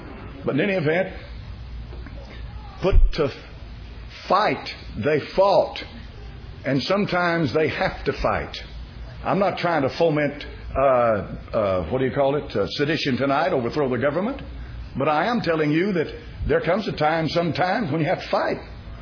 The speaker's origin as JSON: {"language": "English", "country": "United States", "tie": "born or raised there", "said": "when I was a boy growing up in America, they left the church doors unlocked."}